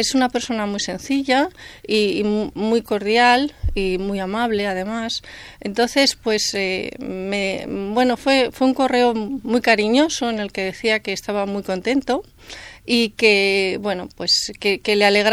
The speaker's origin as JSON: {"language": "Spanish", "region": "Castile and León", "country": "Spain", "lives_now": "Elche, Spain", "said": "yo llevo aquí en Elche, no soy de Elche, soy segoviana, pero ya me siento de Elche, sí."}